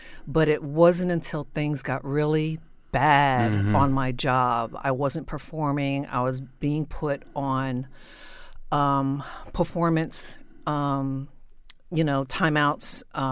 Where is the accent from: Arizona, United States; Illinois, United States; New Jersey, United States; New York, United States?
New Jersey, United States; I grew up in South Jersey. I went to public school. And from there, I went to college in Philadelphia, to Temple University.